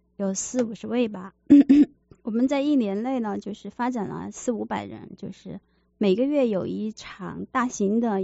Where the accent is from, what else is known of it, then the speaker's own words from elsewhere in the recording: Shenzhen, Guangdong, China; 我来自深圳